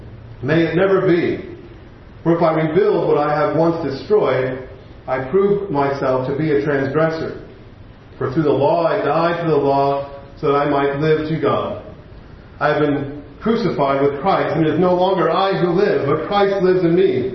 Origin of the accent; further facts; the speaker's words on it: New Jersey, United States; But I grew up in New Jersey, and … is from New Jersey, so you know, it kind of just comes with the territory.